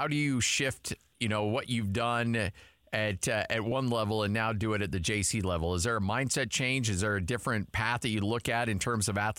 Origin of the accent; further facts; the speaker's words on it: Idaho, United States; So I grew up in Southern Idaho, and I love college basketball.